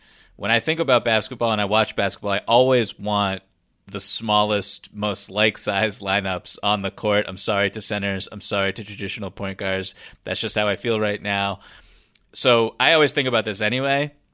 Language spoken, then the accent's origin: English; Toronto, Ontario, Canada; My hometown, Toronto Raptors, have made it clear